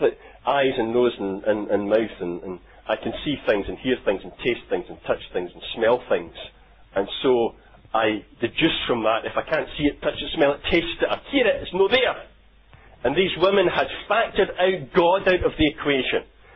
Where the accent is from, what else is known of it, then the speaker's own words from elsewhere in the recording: Scotland, United Kingdom; I suppose it's maybe just being Scottish, isn't it?